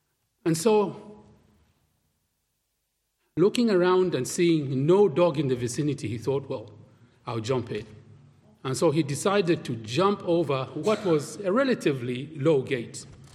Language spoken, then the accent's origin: English; Zambia; Now, I grew up in Zambia